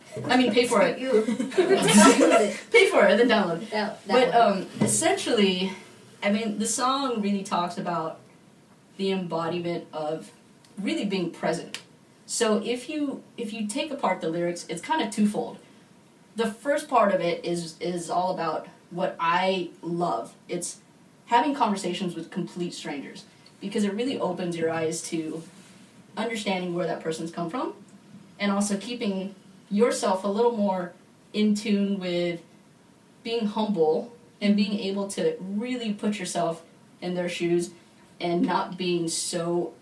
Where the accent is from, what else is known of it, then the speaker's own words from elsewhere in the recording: United States; I consider myself American Filipino, and I had no clue what being Filipino was until really I met you guys in college.